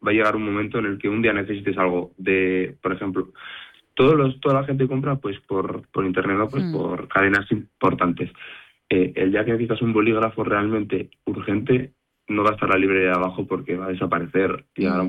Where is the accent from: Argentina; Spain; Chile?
Spain; Bilbao, Basque Country; soy de Bilbao, pero también, por ejemplo, tengo casa de veraneo en Medina de Pomar